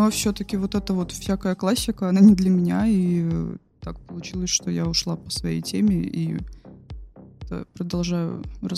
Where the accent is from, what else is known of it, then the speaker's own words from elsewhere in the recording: Komarovo, Leningrad Oblast, Russia; Но я, в общем, в детстве жила в Комарово